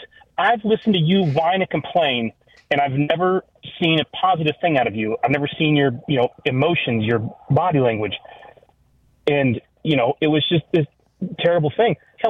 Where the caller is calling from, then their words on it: Shawnee, Kansas, United States; from Western Shawnee